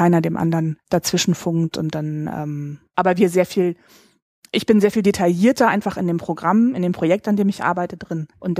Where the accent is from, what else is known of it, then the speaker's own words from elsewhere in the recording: Northern Germany, Germany; Ich komme aus dem Norden, deswegen ich wollte dann auch wieder zurück in den Norden